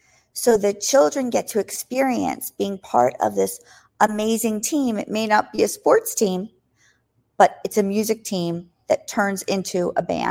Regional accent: Parkland, Florida, United States; So he found School of Rock, where we used to live in Florida. We're from Parkland, Florida, and we had a school in Boca Raton, Florida.

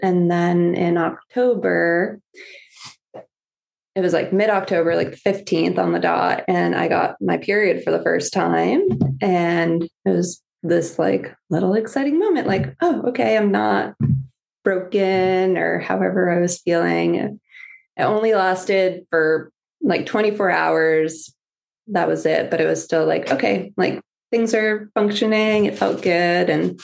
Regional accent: Massachusetts, United States; now in Trenton, United States; we live in Trenton, Maine, kind of near MDI, Ellsworth area. I'm from Massachusetts, been here for about 10 years this year

